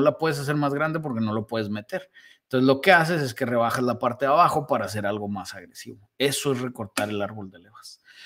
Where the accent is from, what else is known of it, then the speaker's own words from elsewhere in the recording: Mexico; now in United States; Soy más mexicano que un nopal, gordo, pero al mismo tiempo tengo descendencia de alemanes o ascendencia, no sé cómo se dice. O sea, mi tatara, ¿sabe qué abuelo era de Alemania?